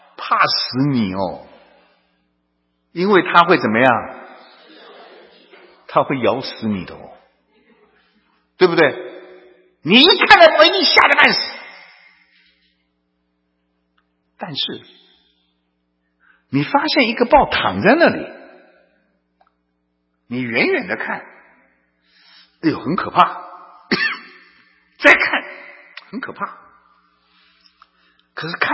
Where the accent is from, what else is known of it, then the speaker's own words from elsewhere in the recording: China; 反正我们中国人呢，从小被受的那个洗脑